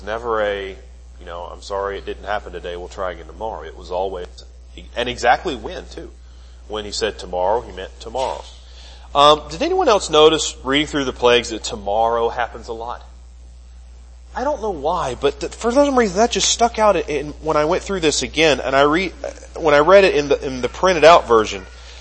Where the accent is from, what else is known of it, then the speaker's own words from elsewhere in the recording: Bell, Florida, United States; the town I grew up in Florida, Bell, is surrounded on three sides by dairy farms.